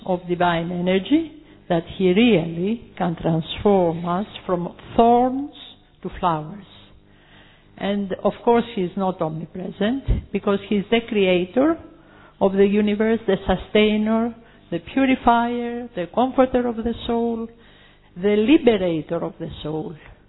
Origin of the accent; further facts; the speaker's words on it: Athens, Attica, Greece; from Greece, Athens, Anthony Stranos Center.